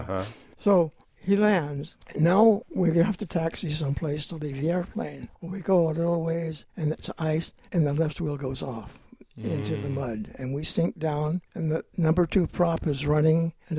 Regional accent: Grants Pass, Oregon, United States; I grew up in Grants Pass.

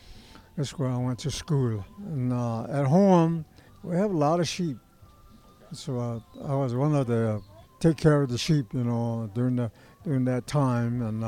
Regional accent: New Mexico, United States; At home, in those times before the war, we didn't have no automobile. I think there was only two people that had automobiles, and the rest of us, we just traveled a wagon, you know.

